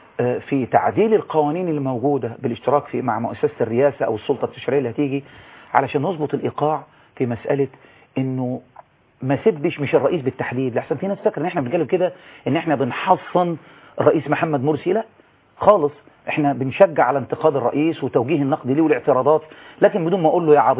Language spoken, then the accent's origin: Arabic; Egypt; انا كمواطن مصري